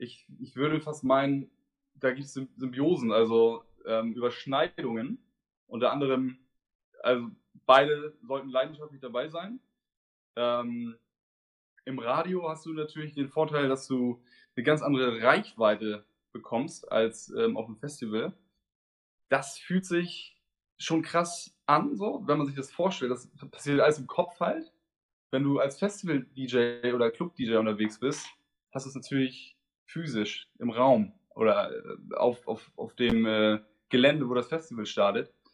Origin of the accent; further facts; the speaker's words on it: Geesthacht, Schleswig-Holstein, Germany; also born or lived in Hamburg; now in Berlin, Germany; Ich komme gebürtig aus Hamburg und bin im Randgebiet groß geworden, nordöstlich in Geesthacht. Und jetzt lebe ich seit 2015 in Berlin